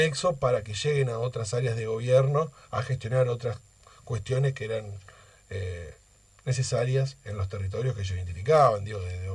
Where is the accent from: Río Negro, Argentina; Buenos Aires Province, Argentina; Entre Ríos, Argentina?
Entre Ríos, Argentina; soy de Entre Ríos, que lo digo con mucho orgullo en todos los lugares